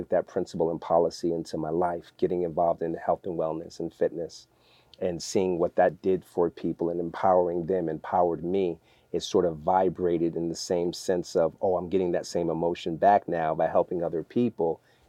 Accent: Bridgeport, Connecticut, United States; also born or lived in Stamford; I was born in Stamford, Connecticut. My folks moved to Bridgeport.

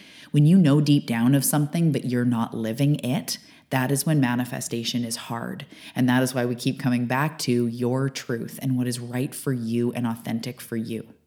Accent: British Columbia, Canada; I am a Canadian. I'm living on the west coast of Canada.

